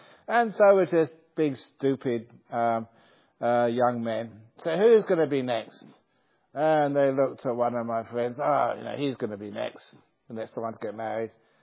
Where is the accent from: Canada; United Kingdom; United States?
United Kingdom; England; the winter times, which I grew up with in England.